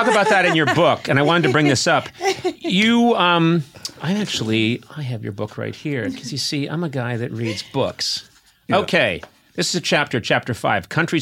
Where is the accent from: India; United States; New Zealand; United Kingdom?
United Kingdom; Scotland; I'm Scottish. No matter how much I love parts of England, I fucking hate England.